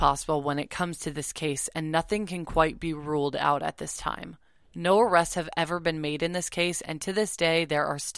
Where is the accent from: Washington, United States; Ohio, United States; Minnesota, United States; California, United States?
California, United States; Malibu; I grew up in Malibu, and basically there's this ranch